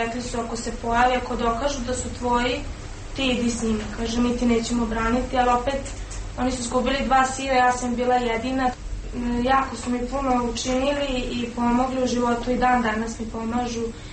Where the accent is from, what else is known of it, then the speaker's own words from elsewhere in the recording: Belgrade, Serbia; Jer ja sam odrasla u Beogradu sa 2 osobe